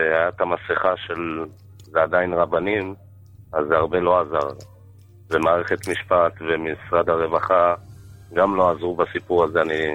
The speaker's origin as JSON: {"language": "Hebrew", "town": "Bnei Brak", "region": "Tel Aviv District", "country": "Israel", "tie": "born or raised there", "said": "אני גדלתי בבית של 10 אחים. פה בבני ברק."}